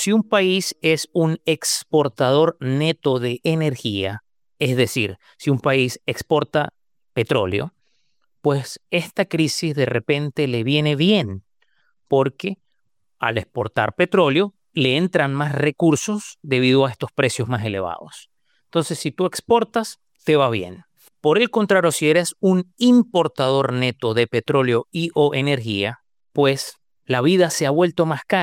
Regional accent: Venezuela; que es Venezuela, mi país de origen

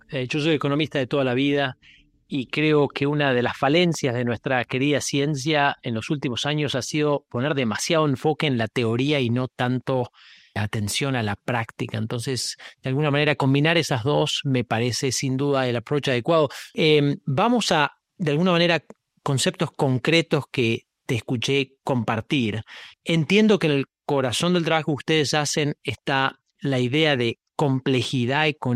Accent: Argentina; No me quites como argentino la ilusión de los árboles de empanada aún.

